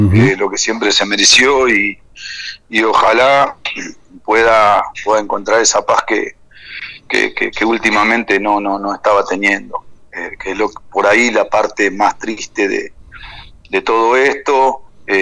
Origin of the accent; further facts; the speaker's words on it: Argentina; sabiendo que soy argentino